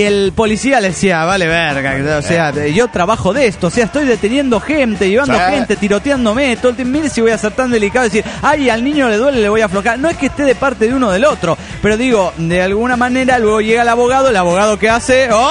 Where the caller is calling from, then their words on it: Bilbao, Basque Country, Spain; Aquí en el Euskadi.